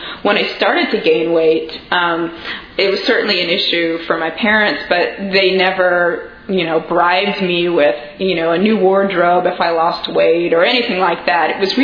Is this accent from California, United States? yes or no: yes; Los Angeles, California, United States; So I grew up in Los Angeles, and I was a fairly normal sized kid when I, you know, up until about the age of 11.